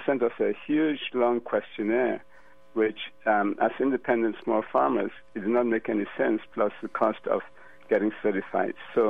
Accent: Cameroon; now in Atlanta, United States; I'm a small farmer, even though I'm calling from Atlanta. I'm from Cameroon. I have a farm in Cameroon.

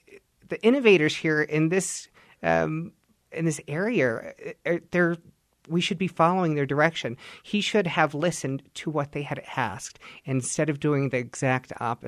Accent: Utah, United States; Well, I am a native Utahn. I was born and raised in District 1. I actually live there now.

